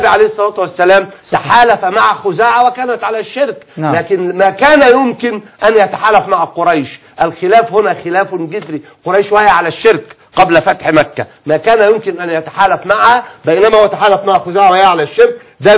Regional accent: Egypt; أنا عايز أتكلم باعتباري مصري

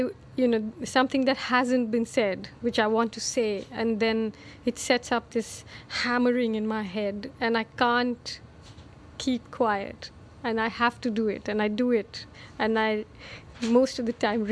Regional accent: Aymanam, Kerala, India; also born or lived in Shillong; I came back with my mother to Kerala, where I grew up in a village called Aimanam, which is the village in which The God of Small Things is set.

